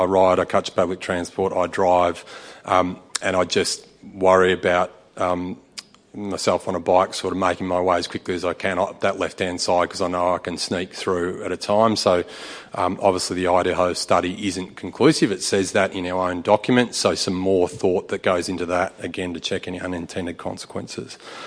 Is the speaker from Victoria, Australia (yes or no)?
yes; Mildura, Victoria, Australia; I don't come from the suburbs, I come from Mildura, so even further afield.